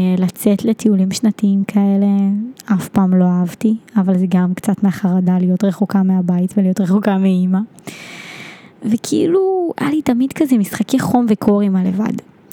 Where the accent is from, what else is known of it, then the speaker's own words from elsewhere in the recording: Tel Mond, Central District, Israel; עכשיו גדלתי בישוב, בתל מונד, אז כולם הולכים ברגל כאילו בבוקר לאותו בית ספר